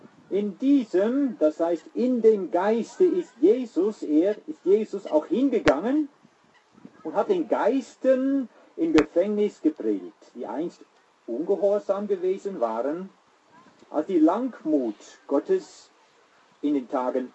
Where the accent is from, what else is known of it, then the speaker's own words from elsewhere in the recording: Netherlands; German is a second language; now in Herborn-Seebach, Germany; ich bin Holländer, deswegen ein etwas eigenartigen Zungenschlag. Aber ich wohne in Herborn-Seebach